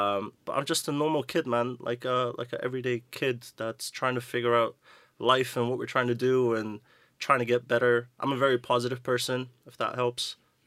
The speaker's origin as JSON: {"language": "English", "country": "Netherlands", "tie": "born or raised there", "said": "I'm from Holland, born and raised. My dad's Indian. My mom is South American. She's from Suriname"}